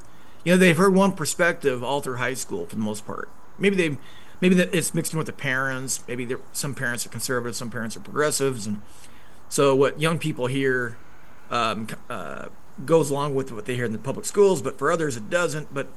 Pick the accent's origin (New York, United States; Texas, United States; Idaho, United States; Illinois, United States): Idaho, United States; Well, I grew up in Idaho. My parents went bankrupt twice.